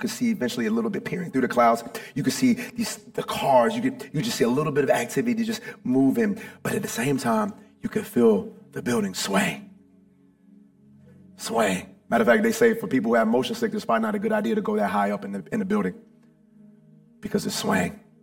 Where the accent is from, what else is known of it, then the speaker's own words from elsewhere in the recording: Virginia, United States; I'm from Virginia, buildings don't move like this. We different down there, you know?